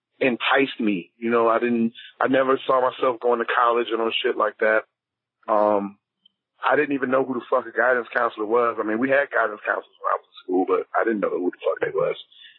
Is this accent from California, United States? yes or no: no; Youngstown, Ohio, United States; I'm from Youngstown, Ohio. I mean, it's not a special place or anything like